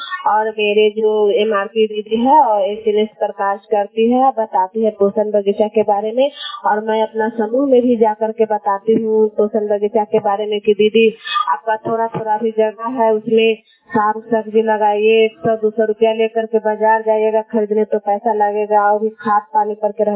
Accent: Ghatara Math, India; मैं घटारा मठ की रहने वाली हूँ।

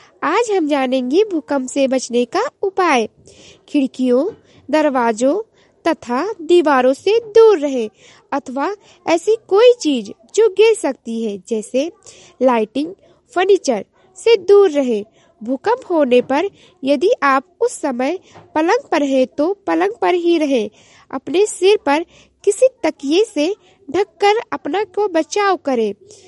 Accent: Gonda, Uttar Pradesh, India; और मैं गोंडा जिले से हूँ।

